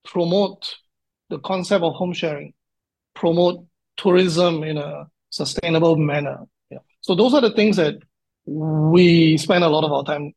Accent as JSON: {"language": "English", "country": "Singapore", "tie": "born or raised there", "also_born_or_lived": "Fukuoka, Japan", "said": "Born and bred in Singapore, but as Ziv has said, I spent a couple of years living and working out of Fukuoka."}